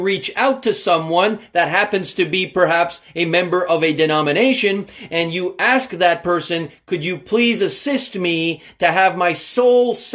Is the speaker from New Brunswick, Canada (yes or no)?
yes; New Brunswick, Canada; as one who has been born and raised in New Brunswick, Canada.